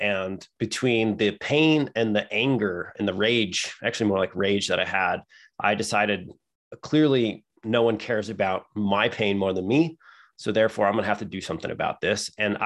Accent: Midwest, United States; I have a lot of the risk factors. I grew up in the Midwest.

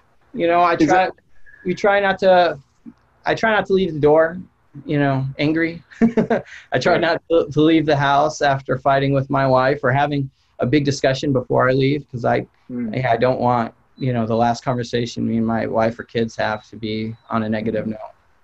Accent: United States; I usually just tell them I'm an American. You know, that's my ethnicity, you know.

